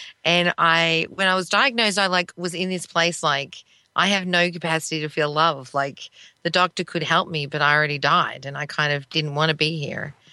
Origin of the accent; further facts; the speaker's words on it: Australia; born there; I was born in Australia.